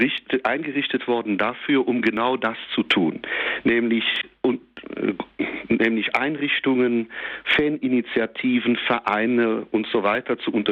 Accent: Eifel, Germany; dann durch die Eifel, also meine Heimat, kam

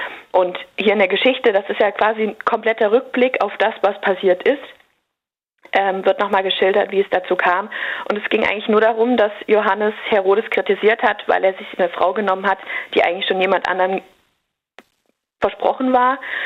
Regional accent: Germany; dass wir als Deutsche uns dazu äußern.

